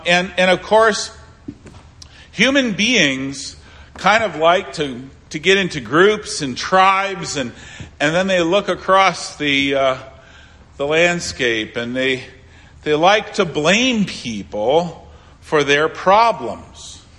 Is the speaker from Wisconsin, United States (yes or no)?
yes; Milwaukee, Wisconsin, United States; I grew up in Milwaukee, a couple miles from the way the neighborhood separated or were delineated.